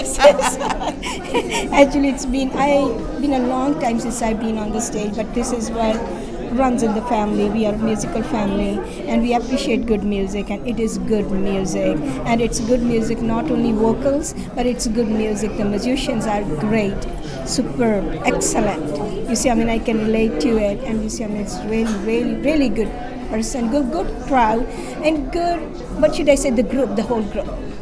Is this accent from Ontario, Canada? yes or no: yes; Ontario, Canada; I'm from Ontario, Canada.